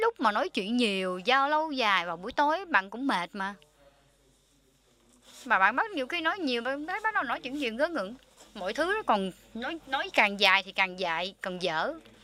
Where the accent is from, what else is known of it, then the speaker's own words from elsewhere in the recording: China; Tôi đến từ Trung Quốc